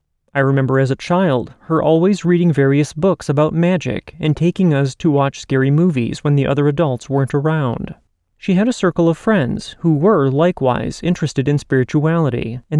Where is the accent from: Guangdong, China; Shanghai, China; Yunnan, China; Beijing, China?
Yunnan, China; Kunming; moved away as an adult; now in Montreal, Canada; I came to Montreal for university, but I am originally from Kunming, China, located in the foothills of the Himalayas.